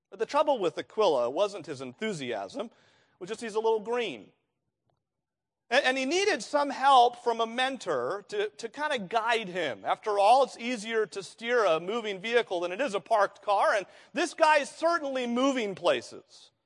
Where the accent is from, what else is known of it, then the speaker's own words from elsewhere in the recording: New England, United States; now in Indiana, United States; I was born and raised in New England. I am a New Englander. I love New England. Now, I've lived in Indiana, so I'm a New England Hoosier now.